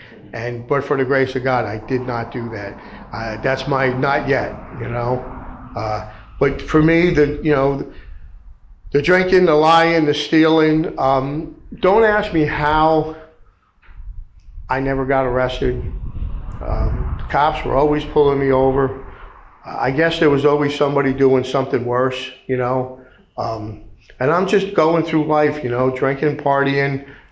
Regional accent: Perth Amboy, New Jersey, United States; growing up in Perth Amboy, when the bars closed at Amboy during the week at 2 a.m., we all went to Staten Island.

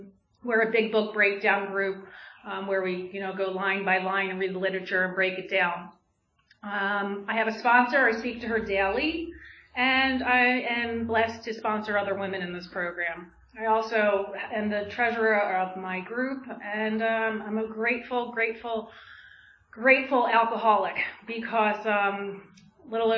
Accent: Holland, Pennsylvania, United States; So I come from Bucks County. I mean, I grew up in Holland, which is right next to Newtown

